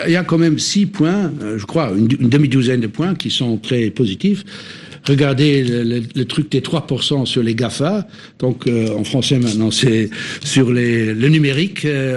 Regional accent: Luxembourg; je suis luxembourgeois. Je vis entre les deux pays qui ont deux différentes mentalités.

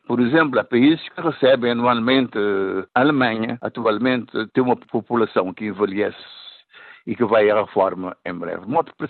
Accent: Cape Verde; also born or lived in Portugal; now in France; Eu saí de Cabo Verde em 68, eu vim para Portugal e de lá de Portugal pude sair, clandestinamente.

